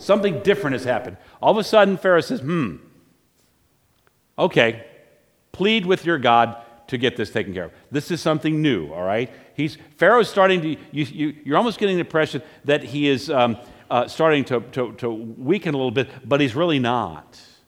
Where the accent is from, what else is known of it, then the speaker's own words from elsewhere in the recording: Virginia, United States; growing up in Virginia, there did seem to be a fair number of amphibious type beasts running around